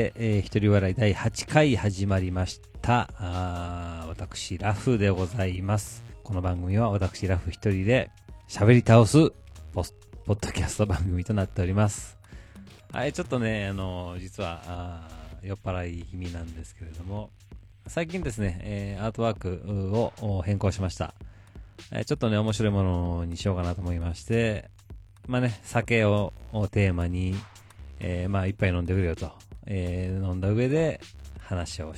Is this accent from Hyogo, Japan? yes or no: yes; Takarazuka, Hyogo, Japan; 私は宝塚出身ということでですね、神戸の方にもよく遊びに行ってたんですけども